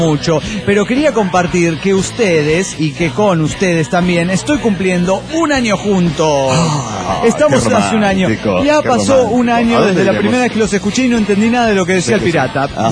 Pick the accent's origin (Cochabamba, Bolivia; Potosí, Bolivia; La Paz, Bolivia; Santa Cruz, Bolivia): Cochabamba, Bolivia; de Cochabamba, Bolivia.